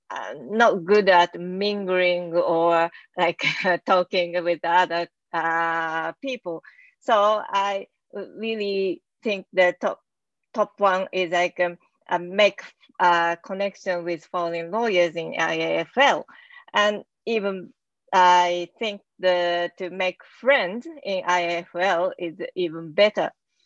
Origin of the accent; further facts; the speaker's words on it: Osaka, Japan; English is a second language; from Osaka.